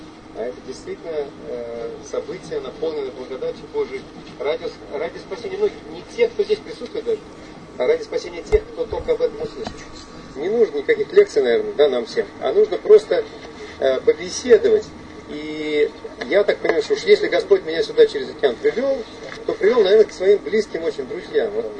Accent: Moscow, Russia; Я сам родился и вырос в Москве.

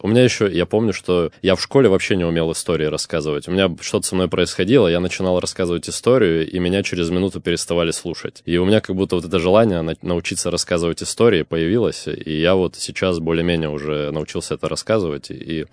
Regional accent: Novouralsk, Sverdlovsk Oblast, Russia; Я сам из Новоуральска

